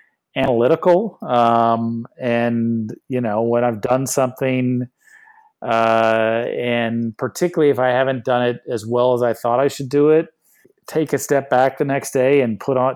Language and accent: English; Austin, Texas, United States; I was living in Austin. I grew up in Austin.